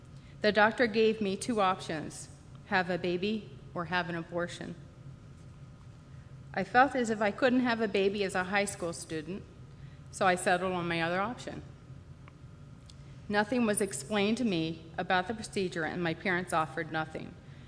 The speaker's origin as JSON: {"language": "English", "town": "Westminster", "region": "Maryland", "country": "United States", "tie": "born or raised there", "said": "I grew up in Westminster, Maryland, the youngest of five children, and I loved our large family."}